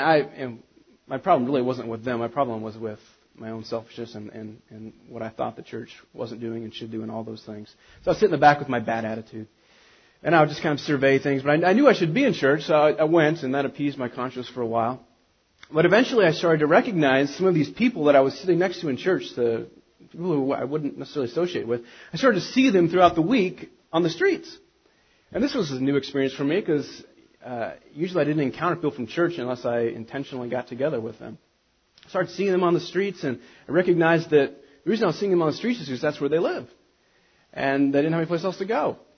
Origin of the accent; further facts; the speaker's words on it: Lincoln, Nebraska, United States; I'm from Nebraska. I grew up on a farm just north of Lincoln, about 5 or 6 miles. So I was 18, then I came to Omaha